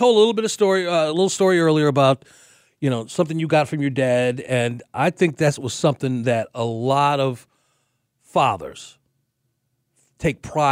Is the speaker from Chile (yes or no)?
no; Chicago, Illinois, United States; the kids as since we've been together is regularly go up to Chicago, right? And I show them around my hometown.